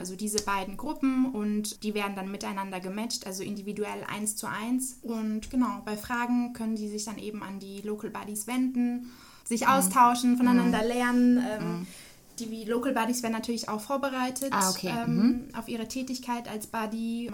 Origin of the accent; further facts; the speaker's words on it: Hesse, Germany; Das war in meiner Heimatstadt, in der Nähe von, also zwischen Hanau und Frankfurt.